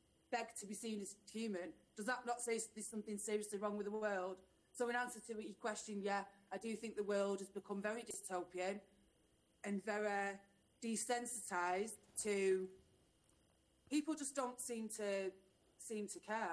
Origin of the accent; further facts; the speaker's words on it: Sedgley Park, North West England, United Kingdom; I grew up in Sedgley Park, which is a majorly Jewish area. I went to a Catholic school.